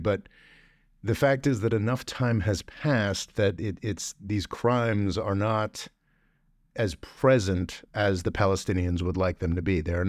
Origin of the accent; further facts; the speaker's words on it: United States; I am from the United States. I live on land that has been taken.